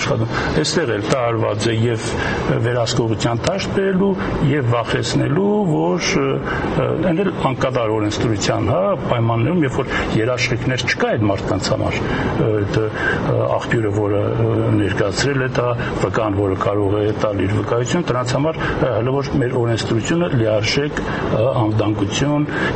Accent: Gyumri, Shirak, Armenia; ես որպես գյումրեցի գիտեմ

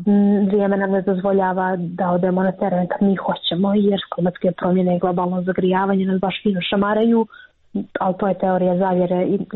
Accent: Montenegro; Jer to je takva praksa kod nas u Crnoj Gori.

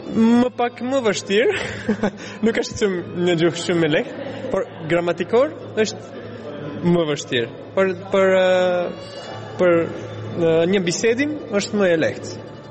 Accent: Bulgaria; Albanian is a second language; Unë jam nga Bullgari. Studioj gjuhë ballkanik në Universitetin e Sofiës dhe mësoj gjuhën shqip edhe rumanisht.

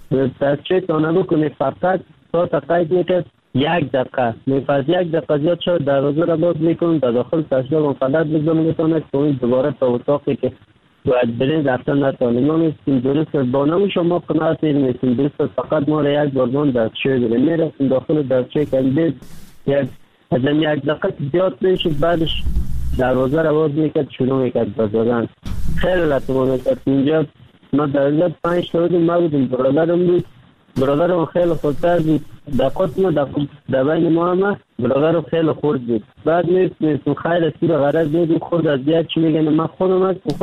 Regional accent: Kabul, Afghanistan; moved away; also born or lived in Pakistan; آمدم از کابل آمدم مرا نیمروز آورد.

